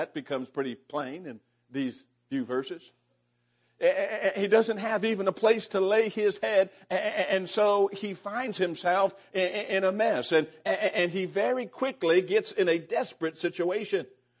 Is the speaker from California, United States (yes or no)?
yes; Santa Monica, California, United States; I decided I wanted to go to my old neighborhood where I grew up in Santa Monica.